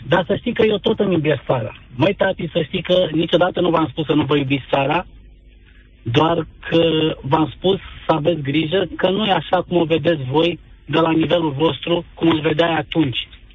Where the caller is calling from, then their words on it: Norway; Să știi că nu te sunt din România, te sunt din Norvegia.